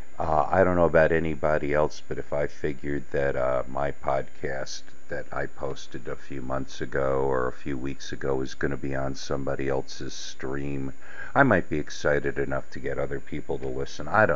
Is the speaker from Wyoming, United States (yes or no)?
no; New York, United States; I grew up living in the Catskills, and then I ran a business in the Catskills in good old Monticello, New York.